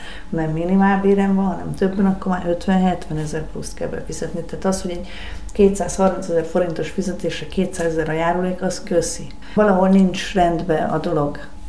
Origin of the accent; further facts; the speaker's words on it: Hungary; hát magyarok vagyunk, büszkék legyünk